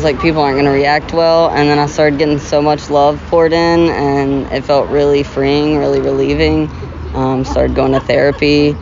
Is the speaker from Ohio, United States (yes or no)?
no; Memphis, Tennessee, United States; I grew up in Memphis, Tennessee.